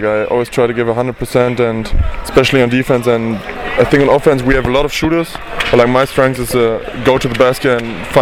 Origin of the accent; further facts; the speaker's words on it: Hagen, North Rhine-Westphalia, Germany; It's very nice because I'm from Hagen